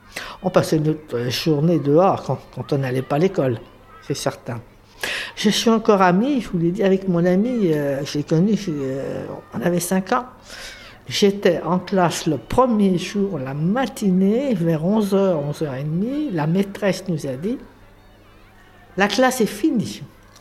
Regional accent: Paris, Île-de-France, France; Bah, je suis née à Paris. Je suis jumelle avec un garçon. On était des enfants de Montmartre.

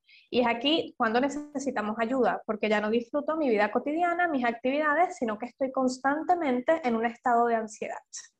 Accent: Venezuela; soy venezolana, soy psicóloga.

